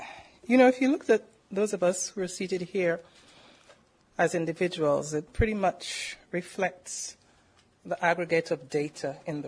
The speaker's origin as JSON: {"language": "English", "country": "Guyana", "said": "most of the population in my home country, Guyana."}